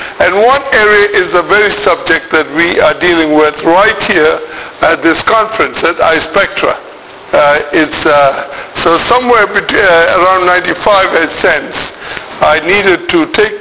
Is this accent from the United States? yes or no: no; Malaysia; I come from Malaysia. In some ways, that whole issue of multiculturalism, I lived and grew with it.